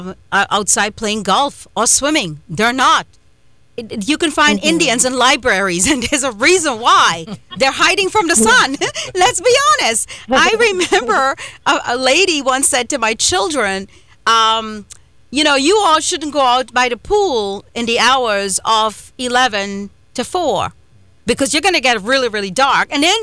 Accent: Trinidad & Tobago; I, as an Indian woman who grew up in Trinidad and Tobago

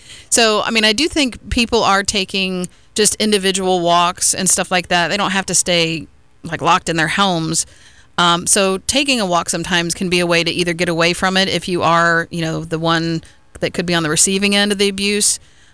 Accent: Ohio, United States; now in Florida, United States; I'm from Ohio originally, and then we moved down to Florida

